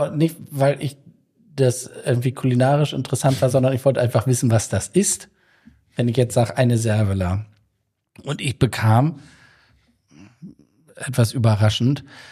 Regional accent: Northern Germany, Germany; weil ich mich als Norddeutscher jenseits des Grünkohls

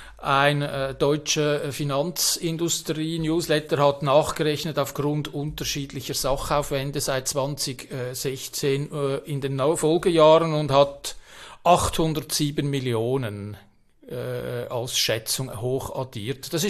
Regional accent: Switzerland; Ich als Schweizer Patriot

